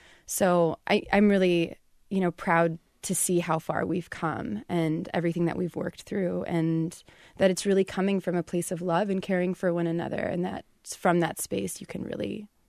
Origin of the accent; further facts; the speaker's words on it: Pakistan; Yeah, I was born and raised Sunni Muslim, and I think that, as well as like being Pakistani, were really integral in how I understood myself.